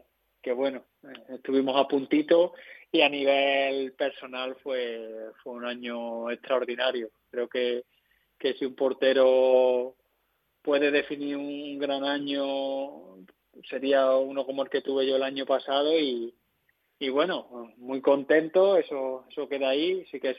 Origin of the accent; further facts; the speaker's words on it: Pedrera, Andalusia, Spain; Yo, de Pedrera, acá en mi pueblo, los de Pedrera, como nos dicen todos los de fuera